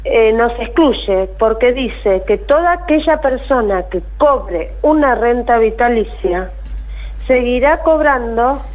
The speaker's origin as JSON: {"language": "Spanish", "country": "Argentina", "said": "Somos el grupo de los NN argentinos, no figuramos en ningún lado."}